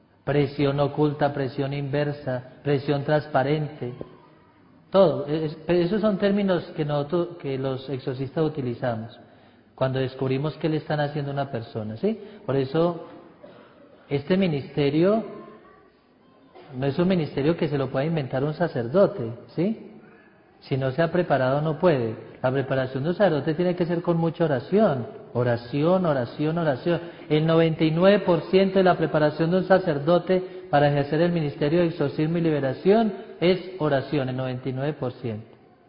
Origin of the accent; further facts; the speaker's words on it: Antioquia, Colombia; Sí, soy paisa y hablo mucho